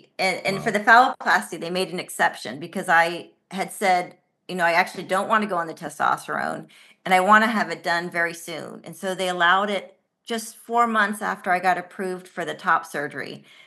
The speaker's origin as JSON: {"language": "English", "region": "Mexico City", "country": "Mexico", "tie": "born or raised there", "second_language": "English", "said": "I was sexually assaulted when I grew up in Mexico City on the buses in the metro."}